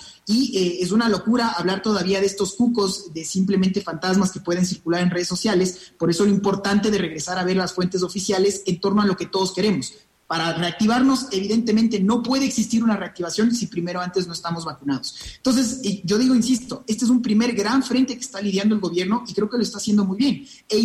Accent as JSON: {"language": "Spanish", "country": "Ecuador", "said": "como ecuatorianos, termino con esto diciéndote que creo que tenemos que ser muy pragmáticos"}